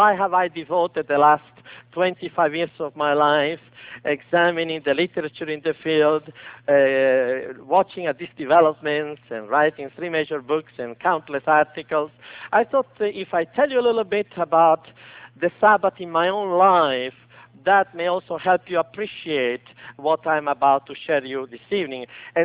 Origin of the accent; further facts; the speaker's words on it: Rome, Lazio, Italy; English is a second language; moved away as an adult; I grew up in Rome, Italy, a stone throw from the Vatican wall. And under the shadow of the Vatican, I spent the first 20 years of my life.